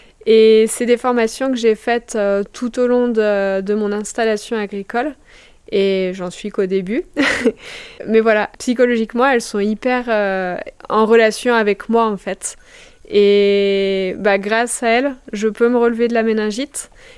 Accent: Auvergne-Rhône-Alpes, France; Je suis originaire de Haute-Savoie, donc il me fallait du bois.

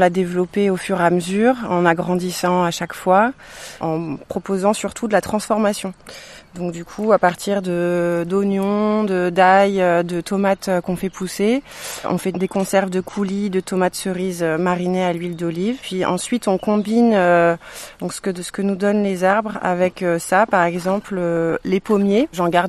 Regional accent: Paris, Île-de-France, France; Moi, je viens de Paris.

